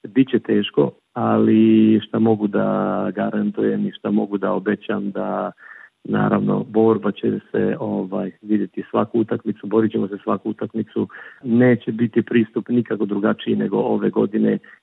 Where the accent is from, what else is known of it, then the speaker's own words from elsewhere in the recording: Montenegro; moved away as an adult; now in Australia; Da, dolazim iz Crne Gore